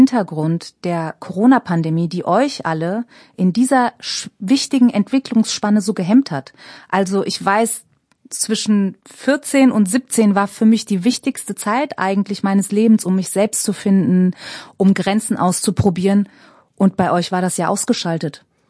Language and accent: German; Frankfurt am Main, Hesse, Germany; ich bin in Frankfurt am Main aufgewachsen